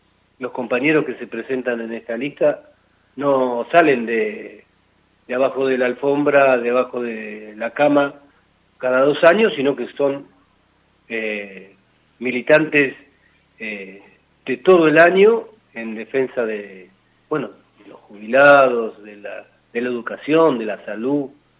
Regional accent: Mar del Plata, Buenos Aires Province, Argentina; yo vengo de Mar del Plata, donde lamentablemente son cotidianos los atropellos

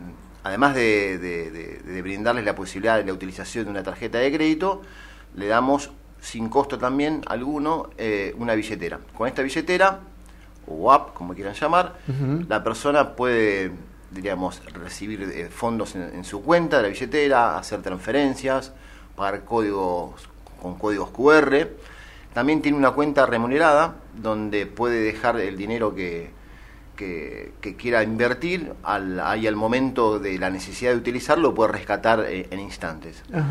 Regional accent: Florida, Buenos Aires Province, Argentina; born there; Soy nacido en Florida, partido de Vicente López. Ajá. Y tengo mi ancestro acá de Las Flores.

